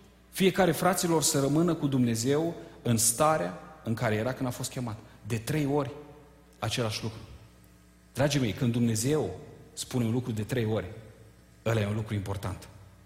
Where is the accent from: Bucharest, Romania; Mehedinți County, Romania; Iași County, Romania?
Iași County, Romania; Iași; Eu m-am născut în Iași, asta e capitala Moldovei.